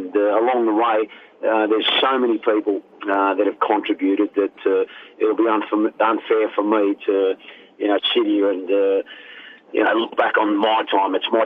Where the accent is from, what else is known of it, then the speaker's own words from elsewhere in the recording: Melbourne, Victoria, Australia; to be able to come back to, you know, my home state and do it here in Melbourne was ideal for me.